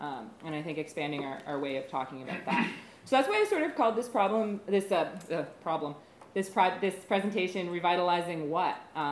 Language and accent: English; Canada; I come from Canada